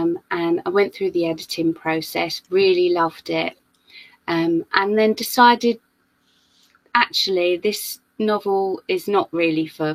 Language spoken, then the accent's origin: English; London, United Kingdom; So I'm half Jamaican, half English, and I was born in the 70s, in southeast London, in a not a very diverse area at that time. There was no diversity. Basically, our family was the diversity of that borough.